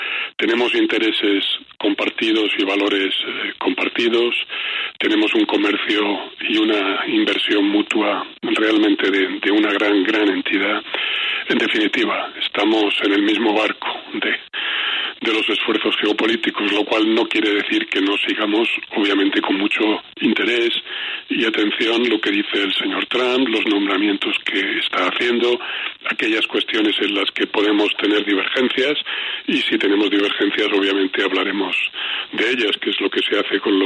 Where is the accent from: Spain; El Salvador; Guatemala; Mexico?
Spain; Es un fenómeno que sucedió en mi país. Yo soy de origen español, hace pocas semanas, así que comprendemos muy bien.